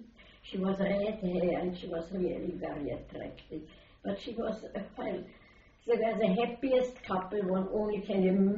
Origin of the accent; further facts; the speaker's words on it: Brno, South Moravian Region, Czechia; born there; English is a second language; So I was born in Brünn, what was called then Brünn is the Hungarian monarchy, and now it's the Czech Republic.